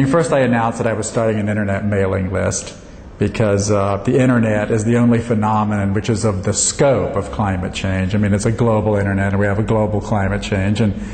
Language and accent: English; Austin, Texas, United States; basically covered my hometown of Austin, Texas for about a week.